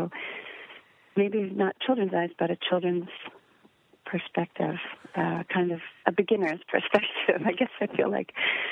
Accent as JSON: {"language": "English", "town": "Miami", "region": "Florida", "country": "United States", "tie": "born or raised there", "said": "Growing up in Miami, climbing in the mango tree, and just I spent a year in Laos, and it's very similar to South Florida in a lot of ways."}